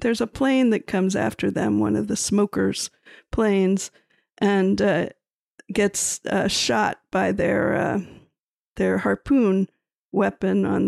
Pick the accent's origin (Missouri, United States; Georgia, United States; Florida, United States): Florida, United States; Miami; Now, we are from Miami, Florida, so we're, you know, fans of the ocean and of big sailing boats and all that.